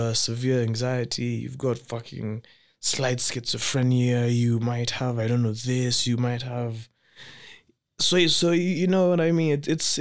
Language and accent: English; Kenya; You're Kenyan, I'm Kenyan, you know.